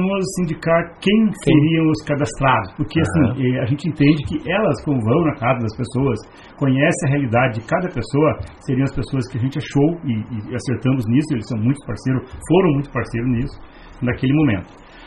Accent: Porto Alegre, Rio Grande do Sul, Brazil; Então, eu vim de Porto Alegre aprender a fazer massa com os italianos aqui

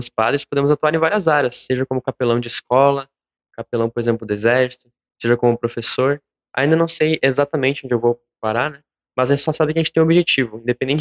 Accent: Uruguaiana, Rio Grande do Sul, Brazil; Como eu sou de Uruguaiana, acho que o mais próximo da família seria no Paraná.

